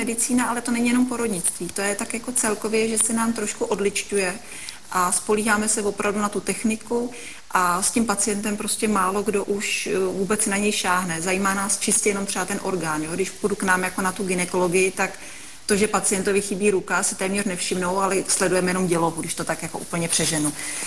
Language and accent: Czech; Most, Ústí nad Labem Region, Czechia; Já jsem původem z Mostu totiž, takže Most, to je taková moje srdcová záležitost, takže tam jezdím pořád.